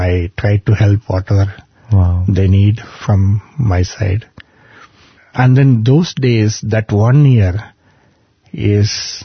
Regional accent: Texas, United States; I just decided, after going to my hometown in US, Texas, I'll be spending all my Saturdays to interact with the students here.

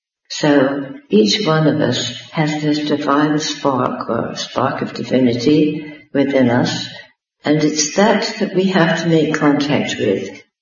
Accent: England, United Kingdom; I was brought up in England by a very strict mother

